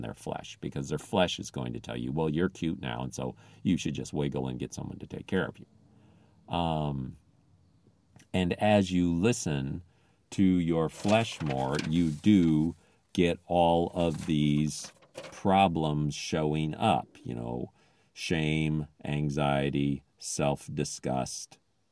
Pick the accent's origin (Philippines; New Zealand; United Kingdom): Philippines; English is a second language; now in United States; I don't think it should be illegal for a woman to go topless because I grew up in the Philippines, so I don't care.